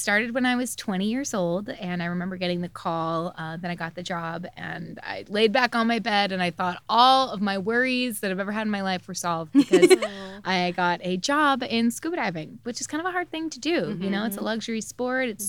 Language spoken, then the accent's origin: English; Seal Beach, California, United States; I grew up locally here. I grew up like in Seal Beach.